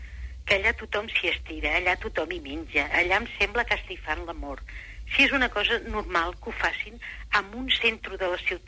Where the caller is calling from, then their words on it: Castelldefels, Catalonia, Spain; Soc de Castelldefels.